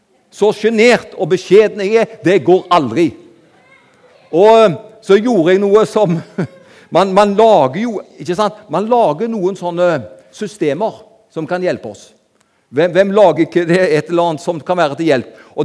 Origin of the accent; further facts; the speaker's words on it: Karmøy, Rogaland, Norway; Jeg kommer fra Karmøy utenfor Haugesund.